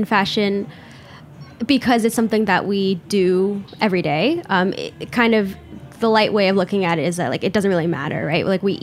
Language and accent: English; United States; You know, I grew up in America.